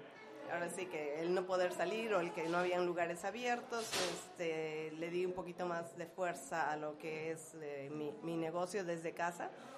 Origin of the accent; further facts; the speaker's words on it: Peru; Si yo pudiera tener un letrero que dice aquí soy peruana, lo llevaría.